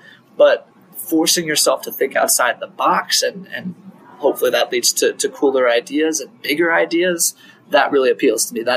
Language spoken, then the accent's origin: English; Cleveland, Ohio, United States; So I grew up in Cleveland for the most part. I graduated from Willoughby South High School. I went to Ohio University.